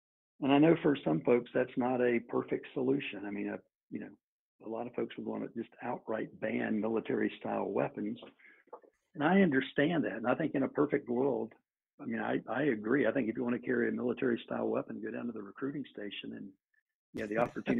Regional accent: North Carolina, United States; I grew up here in North Carolina. I was probably like 7 years old when my dad got me a 410 shotgun. And so I grew up hunting.

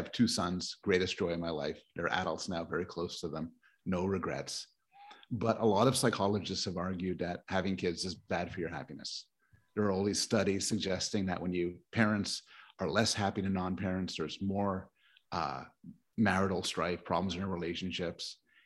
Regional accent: Montreal, Quebec, Canada; born there; moved away; I was born in Montreal.

